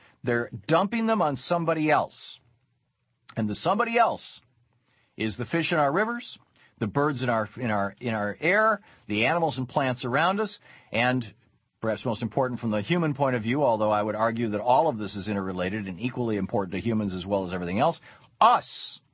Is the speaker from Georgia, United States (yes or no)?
no; Lansing, Michigan, United States; also born or lived in Detroit; I grew up in Michigan, right? I grew up in the Midwest. I lived in Detroit. We lived near Chicago. I grew up in Lansing.